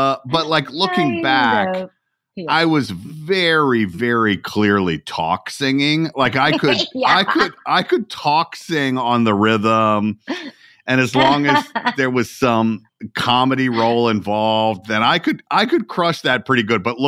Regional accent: Atlanta, Georgia, United States; I grew up in Atlanta.

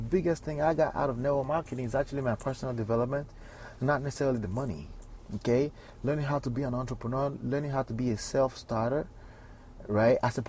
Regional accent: United States; born there; As a kid who was raised by Nigerian parents, identifies as a Nigerian, born in America, seen multiple different cultures and, you know, traveled a little bit.

